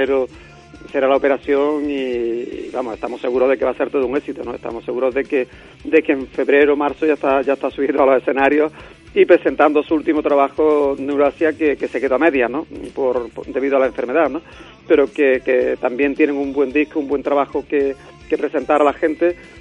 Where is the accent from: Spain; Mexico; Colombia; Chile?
Spain; Andalusia; accent: Andalusian; Un grupo de metal, un grupo de rock que bueno, que tenemos acento andaluz